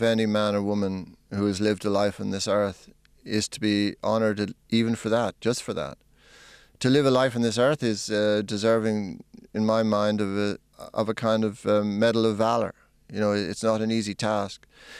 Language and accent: English; Ireland; genetics as an Irishman, I'd have to put a question mark over. Like all peoples, I mean, if we are a people, we are capable of extraordinary, redeeming generosity